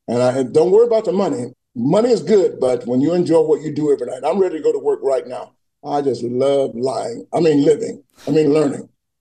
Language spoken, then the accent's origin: English; Atlanta, Georgia, United States; And I'm from Atlanta, so that's saying a lot.